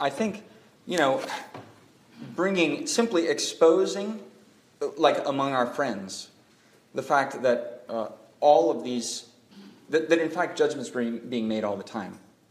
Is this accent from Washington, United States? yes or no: yes; Seattle, Washington, United States; I mean, I'm from Seattle.